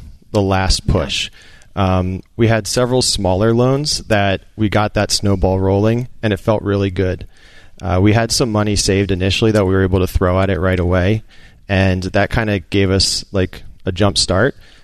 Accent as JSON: {"language": "English", "region": "Pennsylvania", "country": "United States", "said": "Outside Philadelphia."}